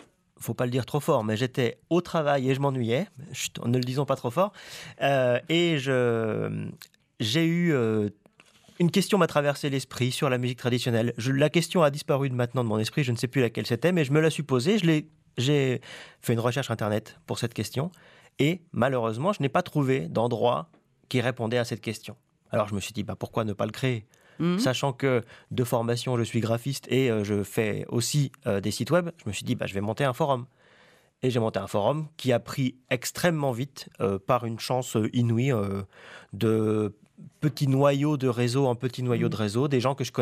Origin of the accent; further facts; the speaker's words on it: Bourgogne-Franche-Comté, France; now in Vichy, France; Eh oui, je suis originaire d'à côté de Chalon-sur-Saône.